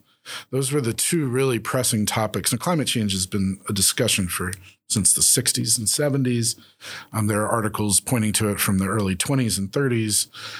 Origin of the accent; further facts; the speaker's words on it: Virginia, United States; I grew up in the Tidewater area, southeastern Virginia, also known as Hampton Roads, where the Chesapeake Bay meets the James River.